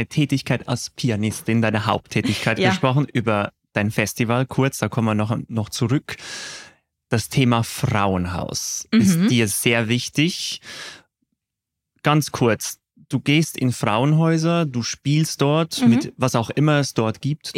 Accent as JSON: {"language": "German", "country": "Switzerland"}